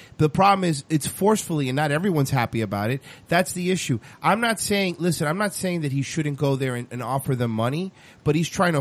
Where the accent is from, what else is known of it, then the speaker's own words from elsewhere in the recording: Hawaii, United States; For us as Native Hawaiian, the land is an ancestor, its grandparent